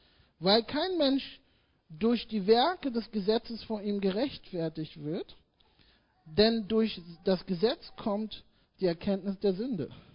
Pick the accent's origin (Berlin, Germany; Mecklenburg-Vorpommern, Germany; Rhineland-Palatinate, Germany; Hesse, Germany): Berlin, Germany; Nun, ich bin Berliner Junge, in Berlin aufgewachsen, Berlin-Schöneberg, hier geboren.